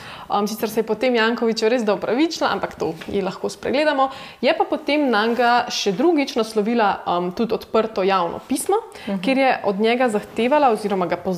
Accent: Ljubljana, Central Slovenia, Slovenia; Jaz sem tudi sama iz Ljubljane

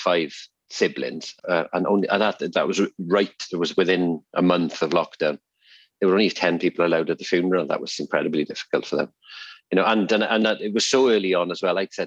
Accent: Wales, United Kingdom; And being as a Welsh person, singing, I always say, if you can sing, you can play.

